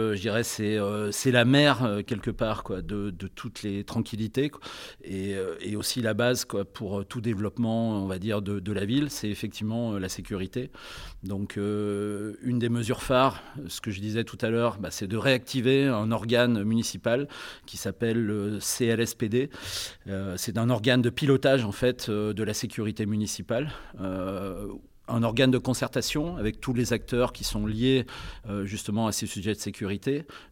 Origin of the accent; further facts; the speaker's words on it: Auvergne-Rhône-Alpes, France; j'ai 55 ans. Je suis originaire du Livradois, d'un petit village qui s'appelle Seilloux, donc avec, on va dire, une éducation terrienne en milieu rural. Donc j'ai fait mes études, je suis venu à la ville, à Clermont-Ferrand.